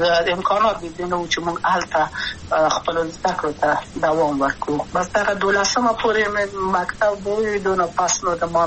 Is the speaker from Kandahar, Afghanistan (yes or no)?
no; Kabul, Afghanistan; also born or lived in Maidan Wardak; زه خو اصلا د وردګو ولایت یم، د پلار مې د وردګو ولایت ته خلګنسل شي کې دلې د کابل په تختپل سیمه کې یم او لویا شویم کابل کې